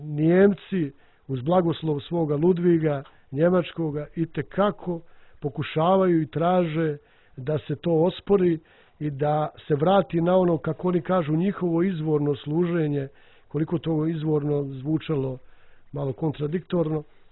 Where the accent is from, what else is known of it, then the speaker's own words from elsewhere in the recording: Serbia; ta teološka misa u posebno ovoga vremena koji mi kao narod Srbi nudimo